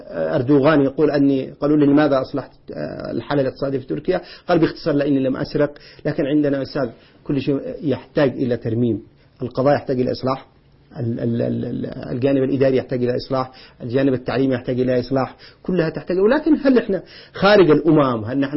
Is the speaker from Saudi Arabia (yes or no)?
no; Yemen; إحنا عندنا في اليمن الآن في محافظة نائية